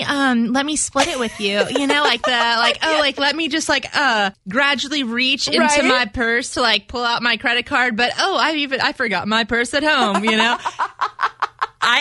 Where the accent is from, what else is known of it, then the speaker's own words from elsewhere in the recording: Louisiana, United States; I'm from South Louisiana.